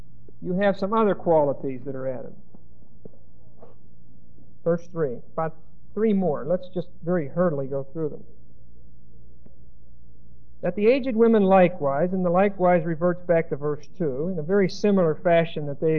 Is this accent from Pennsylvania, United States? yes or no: yes; Pennsylvania, United States; when he found out that I was from Pennsylvania and that I liked to shoot pool